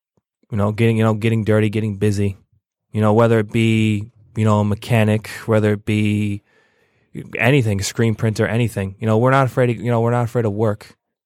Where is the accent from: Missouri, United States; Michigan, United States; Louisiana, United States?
Michigan, United States; Pontiac; So, you know, I'm a kid from Pontiac, you know, you know, came from some rough streets, and you know, wrestled.